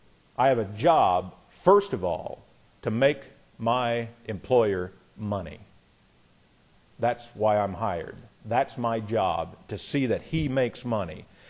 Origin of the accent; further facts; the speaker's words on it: Jefferson, United States; when I grew up in Jefferson, even though it was a town of about, I don't know, 200, 300 people, everybody's last name meant something.